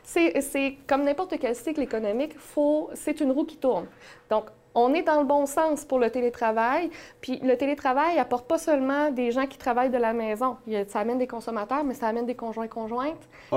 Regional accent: La Tuque, Quebec, Canada; Je suis originaire de Latuc.

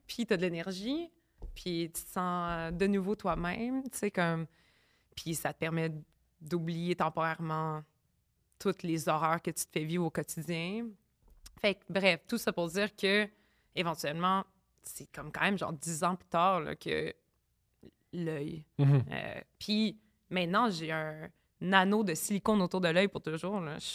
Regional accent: Gatineau, Quebec, Canada; Non, mais Gatineau, moi, je viens du hood de Gatineau.

